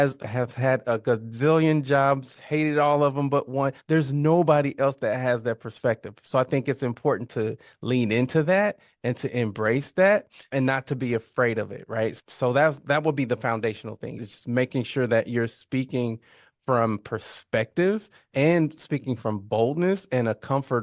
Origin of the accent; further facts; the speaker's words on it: Mounds, Illinois, United States; So my hometown, Mounds, Illinois, is cool because it's located right at the edge of Illinois. So it borders Kentucky and it borders Missouri.